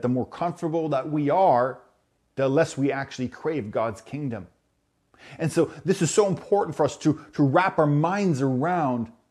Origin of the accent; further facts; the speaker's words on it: Canada; I was born and raised in Canada. My family is an average middle-class family